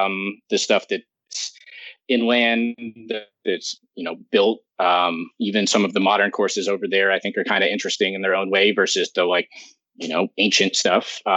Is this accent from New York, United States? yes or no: yes; New York City, New York, United States; growing up in New York City, you kind of always had to travel somewhere to find a golf course.